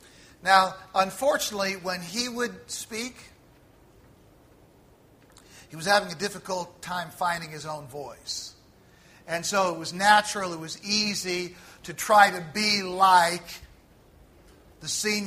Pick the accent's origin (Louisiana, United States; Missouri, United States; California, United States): Missouri, United States; St. Louis; Alita and I spent 9 years in St. Louis. After our married life, we're both from St. Louis, but met in another city and then came back.